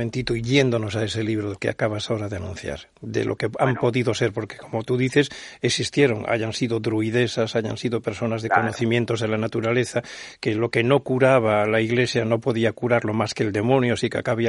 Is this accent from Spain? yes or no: yes; Galicia, Spain; muchísima gente aquí en mi tierra, en Galicia